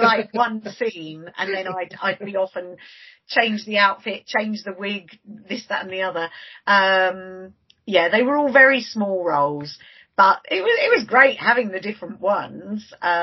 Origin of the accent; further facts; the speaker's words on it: High Wycombe, South East England, United Kingdom; And our final show was in my hometown where I live, of High Wycombe, on the 15th of March last year.